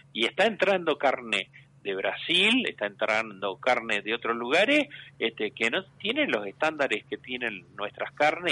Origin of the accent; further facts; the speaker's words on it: Patagonia, Argentina; Yo soy patagónico.